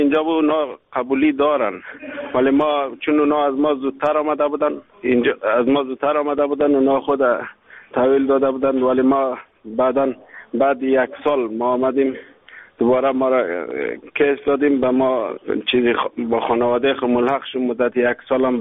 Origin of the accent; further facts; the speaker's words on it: Afghanistan; now in Sweden; ما در سال 2012 از افغانستان بیرون شدیم، آمدیم ترکیه. از ترکیه بسیار در مشکلات عذاب یونان، بعد مدت 8-9 ماه در یونان ماندیم،